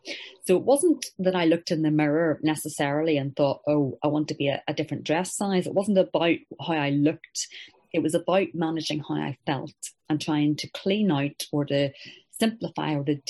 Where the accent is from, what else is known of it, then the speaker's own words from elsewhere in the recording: Northern Ireland, United Kingdom; so I grew up in Northern Ireland, very sort of happy, settled environment, very comfortable.